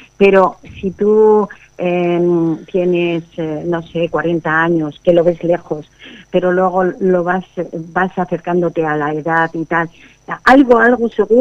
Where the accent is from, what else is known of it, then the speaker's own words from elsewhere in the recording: Valencia, Valencian Community, Spain; moved away as an adult; now in Barcelona, Spain; Valenciana, y vine aquí con 20 añitos a, bueno, a Cataluña, a Barcelona.